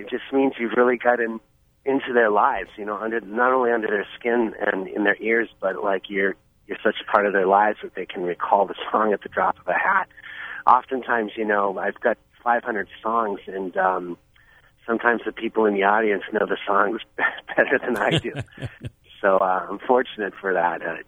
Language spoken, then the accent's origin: English; Presque Isle, Maine, United States; up in Presque Isle, which is my hometown